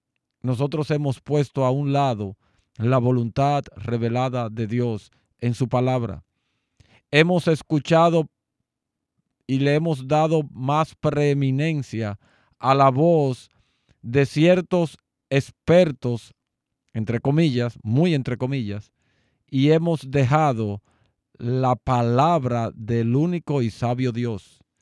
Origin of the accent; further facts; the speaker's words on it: Dominican Republic; nosotros como dominicanos, y aún como parte de la comunidad latinoamericana, o más aún, hispanoparlante